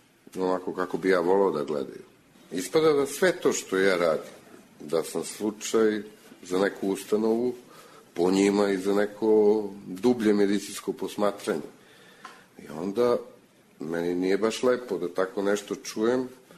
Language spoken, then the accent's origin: Serbian; Grocka, Belgrade, Serbia; Odrastao sam u Grockoj, koje je malo mesto, svi se poznajemo, pomažemo se međusobno. Odrastao sam i na Dunavu.